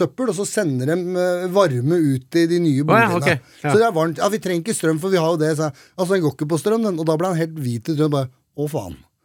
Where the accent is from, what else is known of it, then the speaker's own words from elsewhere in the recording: Oslo, Norway; Jeg har vokst opp i Oslo